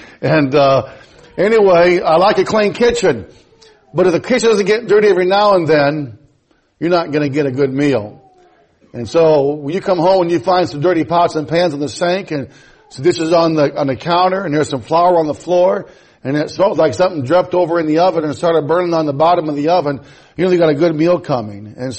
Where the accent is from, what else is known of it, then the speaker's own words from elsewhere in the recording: Jessup, Iowa, United States; But anyway, I grew up here in Iowa. And I grew up in Jessup, Iowa, not too far from here.